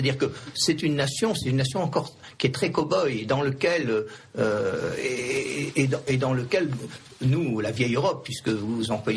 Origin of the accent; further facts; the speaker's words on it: France; nous, quand on est Français, on raisonne souvent les États-Unis comme une unité